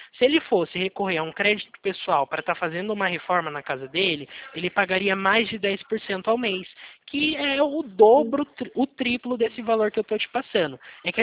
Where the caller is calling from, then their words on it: Araras, São Paulo, Brazil; Eu falo aqui da cidade de Araras. É aqui perto também, aqui interior de São Paulo. Falo na mesma cidade, do mesmo estado que vocês.